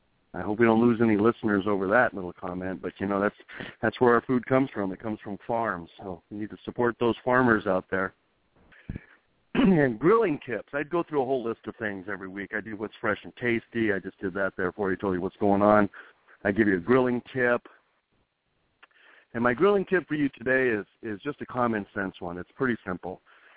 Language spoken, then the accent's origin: English; New Mexico, United States; I grew up in New Mexico, and wildfires are just kind of a common thing.